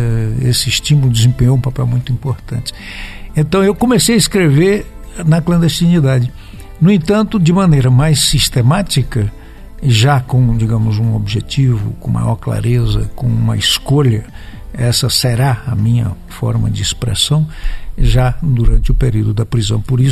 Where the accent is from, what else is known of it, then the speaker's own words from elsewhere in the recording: Brazil; A vida no Brasil profundo, de onde eu venho, começava mais cedo.